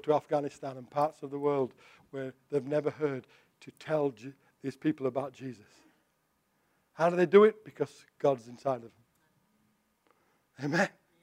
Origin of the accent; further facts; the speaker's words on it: United Kingdom; Well, I'm British. It's my stiff upper lip.